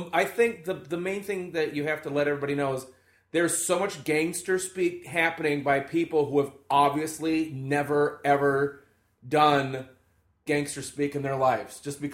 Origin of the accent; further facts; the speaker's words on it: Washington, District of Columbia, United States; also born or lived in Kansas City; I was born in Kansas City, but grew up in the District of Columbia.